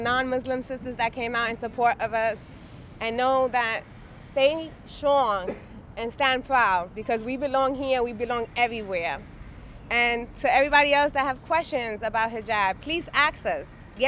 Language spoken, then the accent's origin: English; New York City, New York, United States; I don't simply police the city, I live in it. I born, raised here, do everything. I'm a New Yorker.